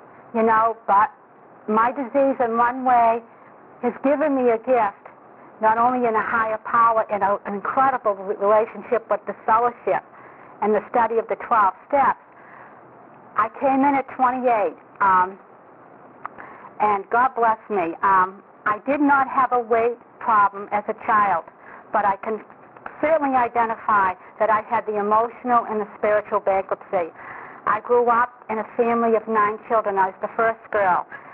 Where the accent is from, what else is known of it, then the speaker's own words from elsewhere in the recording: Revere, Massachusetts, United States; I'm from Revere.